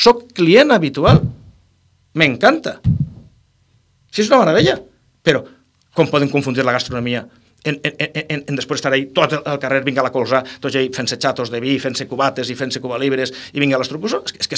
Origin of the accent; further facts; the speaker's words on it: Vila-real, Valencian Community, Spain; jo sóc fill de Villarreal